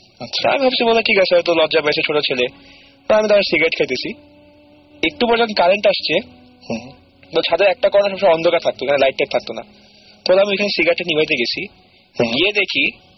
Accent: Dhaka, Dhaka Division, Bangladesh; আমার আসলে জন্ম বেড়ে ওঠা ধানমন্ডিতে, এখন যদি আমি এদিকে চলে আসছি, তো আমি ধানমন্ডি একটা বাসায় থাকতাম 32 নম্বরে

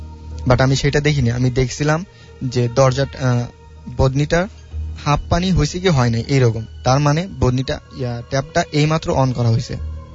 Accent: Dhunat, Rajshahi Division, Bangladesh; now in Dhaka, Bangladesh; আমি ঢাকাতে সেগুনবাগিচায় থাকি, আর আমার হোম ডিস্ট্রিক্ট বগুড়ার ধুনটে।

